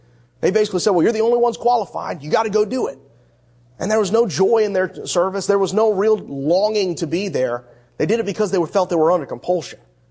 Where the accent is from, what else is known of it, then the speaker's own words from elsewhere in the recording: Richmond, Virginia, United States; Growing up in the Virginia area, specifically in the Richmond area, one of the things that was hardest about going to church sometimes is many of these churches did not have elders.